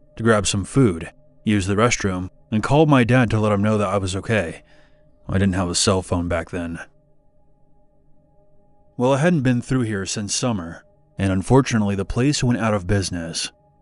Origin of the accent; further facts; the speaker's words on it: Florida, United States; I was going to college in South Florida, and I lived with my family in my hometown located in the Panhandle. It's about a 7-hour drive up through Central Florida to get between my school and my house